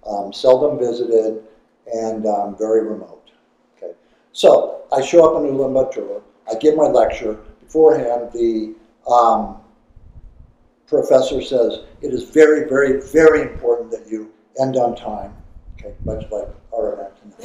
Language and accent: English; Idaho, United States; I'm thinking, I know, I'm from Idaho. What do you do when you encounter a bear?